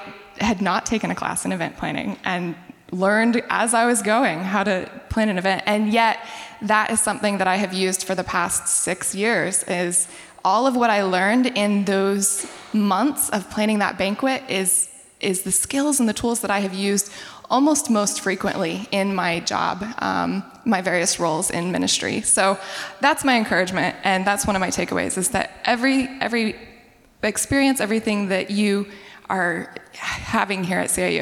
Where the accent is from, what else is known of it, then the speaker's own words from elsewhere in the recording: North Carolina, United States; and I'm from North Carolina, so not too far away.